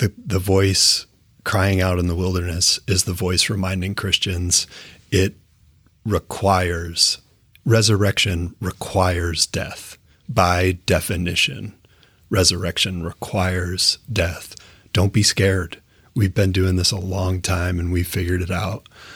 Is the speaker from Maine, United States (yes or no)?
yes; Maine, United States; I grew up in Maine. The only answer I have is the answer that we were told growing up in Maine